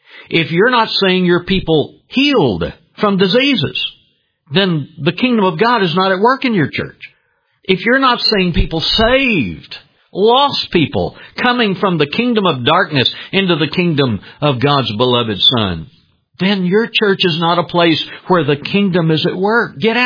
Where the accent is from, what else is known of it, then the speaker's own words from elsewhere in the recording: Dallas, Texas, United States; You know, I was born in Dallas, and I was reared down on Ross Avenue. My granddad had a used car lot, Max Motors.